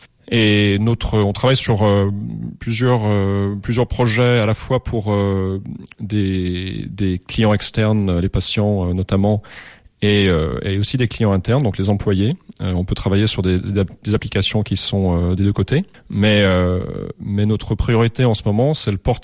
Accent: United States; also born or lived in France; Donc, je suis franco-américain. Je suis né aux États-Unis. J'ai grandi ici. J'étais scolarisé ici. Et ensuite, je suis allé vivre en France pour les études supérieures

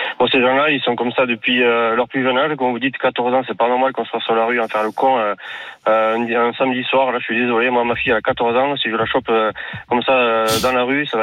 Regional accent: Pau, Nouvelle-Aquitaine, France; Moi, je viens de Pau, à Pau, pourtant, c'est pas une ville non plus super

